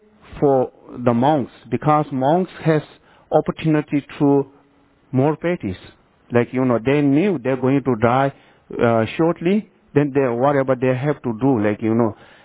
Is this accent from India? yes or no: yes; India; because I grew up in India